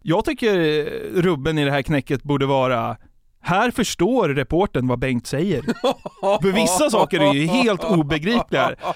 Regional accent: Norrtälje, Stockholm County, Sweden; I och med att jag är uppväxt i Norrtälje så har jag ju bott nära Uppsala.

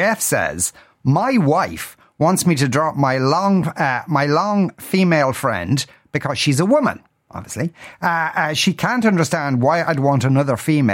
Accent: Dublin, Leinster, Ireland; We played a match in Belfast. We're all from Dublin.

